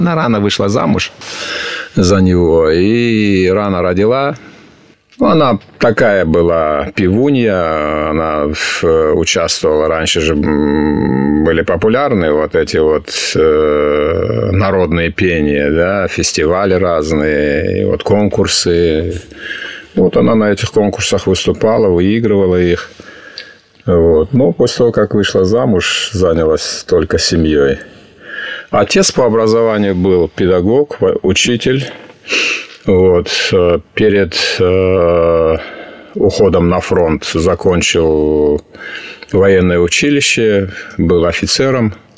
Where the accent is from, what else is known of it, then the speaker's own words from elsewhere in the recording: Buynaksk, Dagestan, Russia; born there; Я родился в Буйнакске.